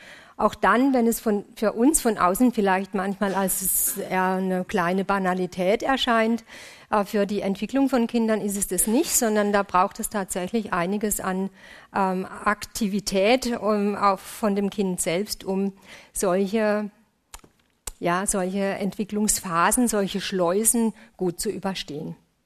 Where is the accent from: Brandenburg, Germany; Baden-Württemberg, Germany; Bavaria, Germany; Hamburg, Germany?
Baden-Württemberg, Germany; Freiburg; Ich komme aus Freiburg, wir haben einen Wohnungsnotstand, das ist unterirdisch